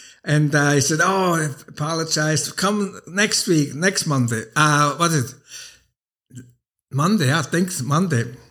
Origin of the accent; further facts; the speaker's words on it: Switzerland; I was also a ski instructor in Switzerland, in my hometown.